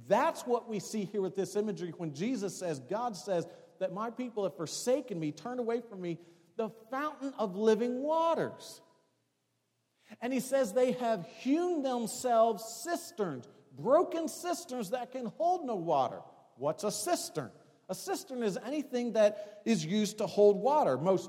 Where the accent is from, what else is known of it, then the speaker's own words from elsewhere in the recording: Delaware, United States; Where I grew up in Delaware, we had a pond in our backyard out in the woods.